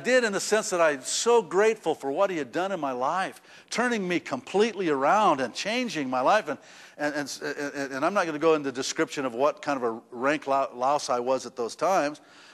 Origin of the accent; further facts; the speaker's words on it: Reno, Nevada, United States; I came from Reno. We had lots of suckers come through Reno.